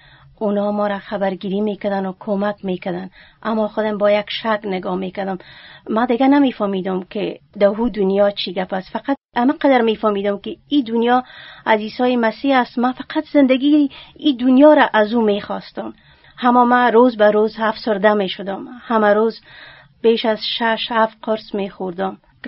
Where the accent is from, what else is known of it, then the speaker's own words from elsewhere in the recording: Afghanistan; ما هم از جمله او زنا هستم که در افغانستان رنجای بسیار زیاد را کشیدیم.